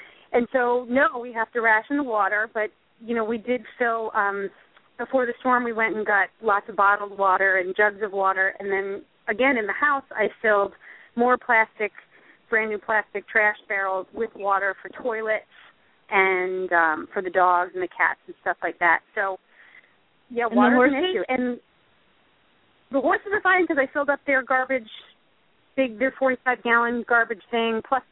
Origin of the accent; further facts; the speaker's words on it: New York, United States; My hometown in New York, in Rockland County, just completely flooded, trashed.